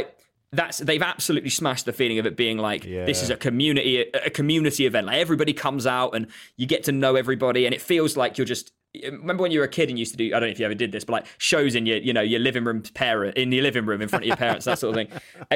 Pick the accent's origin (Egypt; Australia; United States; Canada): Egypt; I grew up in Egypt for quite a bit of my childhood.